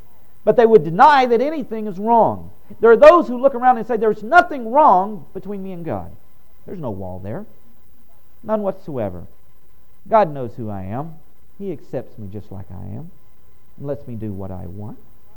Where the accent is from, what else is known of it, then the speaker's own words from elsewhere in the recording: Houston, Texas, United States; my era I grew up in Houston, Texas. I grew up around NASA and the space program